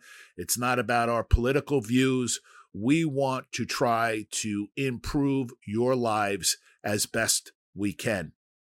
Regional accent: Bronx, New York, United States; But look, I'm born and raised in the Bronx, and sometimes F-bombs will come out of my mouth.

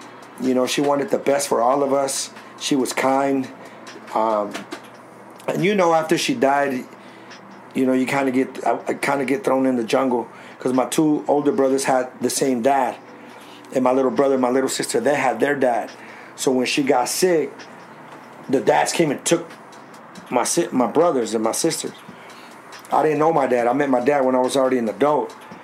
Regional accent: San Diego, California, United States; Yeah, I grew up right here in Sherman in southeast San Diego. Single mom.

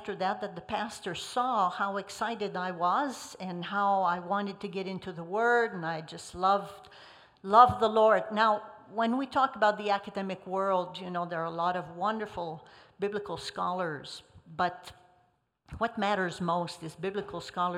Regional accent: Quebec, Canada; first language French; English is a second language; I didn't even know who Cookie Monster was, because I was raised in Quebec in French with Bobineau and Bobinette.

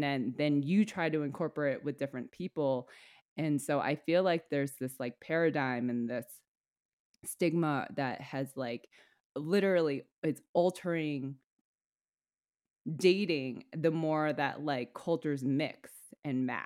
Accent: United States; as an American and, you know, dating in America

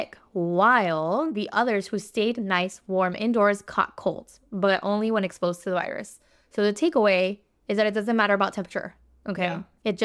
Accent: United States; I'll just say because we grew up here in the United States.

